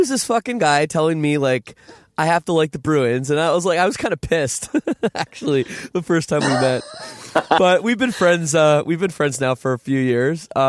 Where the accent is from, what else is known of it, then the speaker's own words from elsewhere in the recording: Toronto, Ontario, Canada; Like, dude, well, I'm from Toronto. What do you want from me?